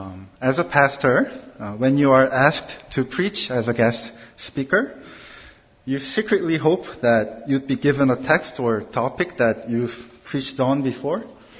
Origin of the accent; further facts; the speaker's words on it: South Korea; English is a second language; now in New Westminster, Canada; I'm originally from South Korea.